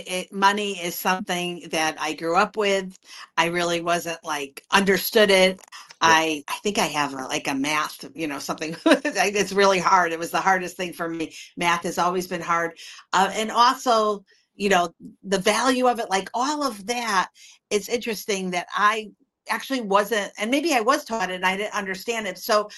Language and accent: English; Connecticut, United States; I'm from Connecticut. So we had a couple of different minor teams. So you get familiar with it because they are the local entertainment and it's very exciting to watch them go to the big ones.